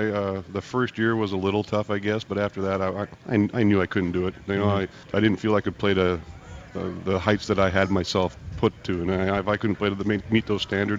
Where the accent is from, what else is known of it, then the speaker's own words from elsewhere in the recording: Canada; You know what, as a Canadian, I think all the Canadians will keep their hands in it